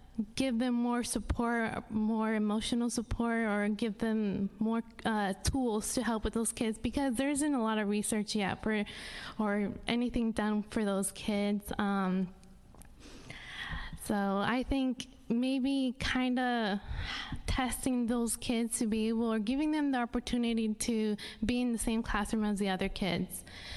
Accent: Woodburn, Oregon, United States; I'm a senior at Oregon State, and I grew up here in Woodburn.

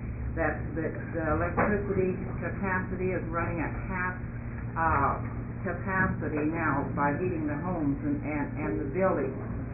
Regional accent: Hood River, Oregon, United States; from Hood River and have been working with the Oregon Household Report for almost a year now.

